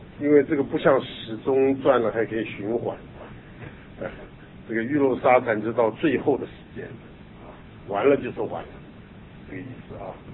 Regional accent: China; 所以我们中国人把它叫做玉漏，因为用的是很文雅的字。

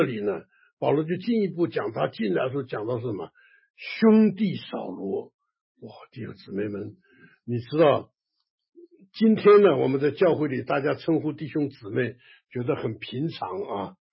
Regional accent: China; 因为呢，我们中国人呢，感觉这个亚拿尼亚可能年纪大啊

